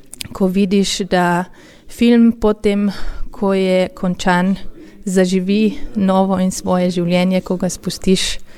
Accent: Carinthia, Austria; Jaz sem kot koroška Slovenka šla študirati v Ljubljano

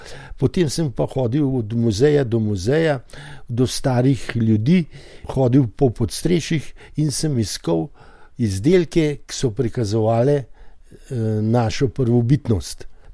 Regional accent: Tržič, Upper Carniola, Slovenia; Je bil potrdilo, da sem iz Tržiča.

